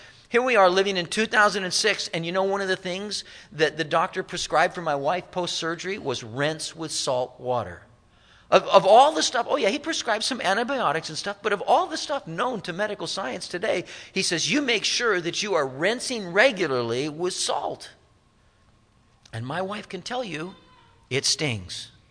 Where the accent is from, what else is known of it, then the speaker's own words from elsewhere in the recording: Anaheim, California, United States; all of the friends that I grew up with is in Anaheim